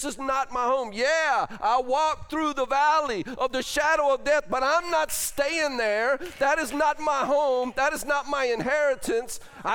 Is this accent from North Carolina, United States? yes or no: yes; North Carolina, United States; I'm sorry, I'm from North Carolina. I can't help it.